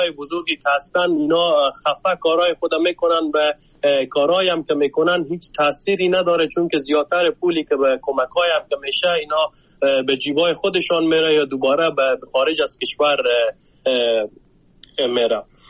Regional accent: Afghanistan; همه ما افغان هستیم.

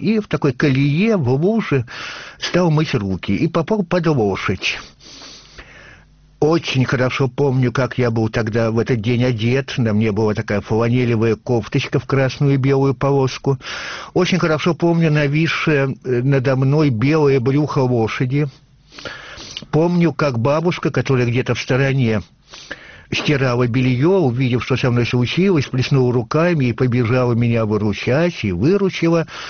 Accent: Tupitsyna, Vologda Oblast, Russia; born there; В паспорте место моего рождения указана деревня Тупицына в Вологодской области. Так что по рождению я тупицынский мужик.

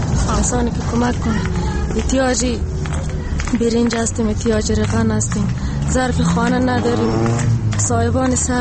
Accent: Afghanistan; ولایت غور.

